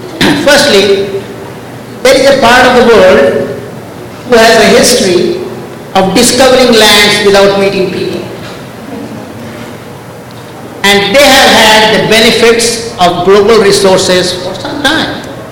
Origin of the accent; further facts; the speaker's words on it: Toronto, Ontario, Canada; from Toronto, planet Earth.